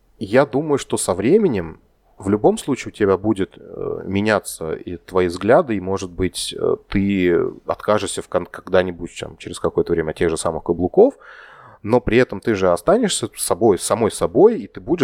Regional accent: Russia; из России, но при этом мне хотелось бы, ну, как максимально интегрироваться

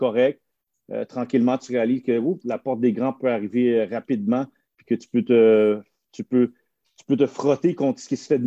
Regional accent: Quebec, Canada; je suis né au Québec, j'ai grandi ici, j'ai fait mon soccer amateur ici

